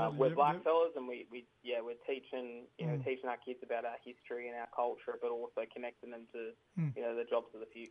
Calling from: Port Macquarie, New South Wales, Australia; I'm from The Gate, but I'm coming from you from Biripi Country in Port Macquarie.

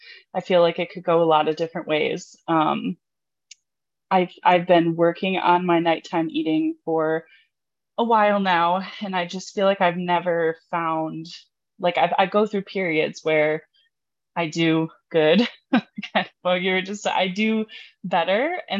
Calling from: Michigan, United States; Northern Michigan.

